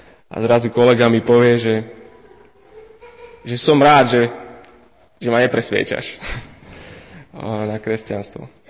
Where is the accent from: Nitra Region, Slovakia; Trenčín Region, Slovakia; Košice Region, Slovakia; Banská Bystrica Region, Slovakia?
Nitra Region, Slovakia; Levice; now in Nitra, Slovakia; ja som z Levíc